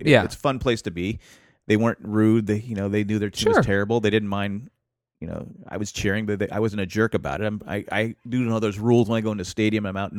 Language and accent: English; San Diego, California, United States; But no, I'm saying when I grew up in San Diego, the beach is close by.